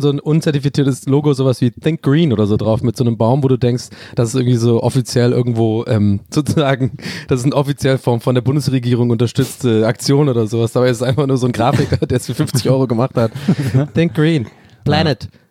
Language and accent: German; Berlin, Germany; ich bin Berliner